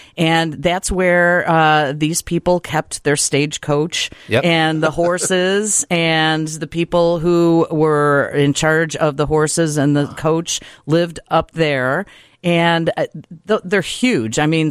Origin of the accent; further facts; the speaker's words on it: Brookfield, Illinois, United States; now in LaGrange, United States; Yeah, I grew up in Brookfield. I live in LaGrange. I didn't really cut the apron strings.